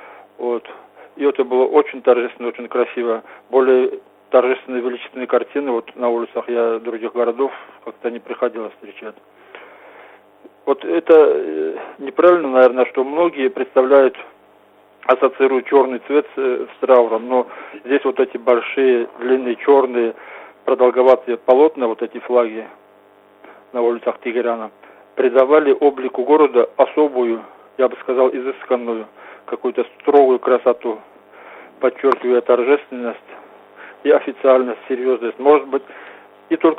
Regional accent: Nalchik, Kabardino-Balkaria, Russia; Я из Нальчика.

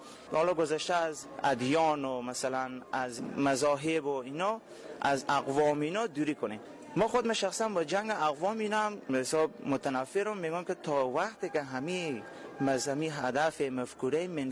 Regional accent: Afghanistan; بالاخره همه ما افغان هستیم

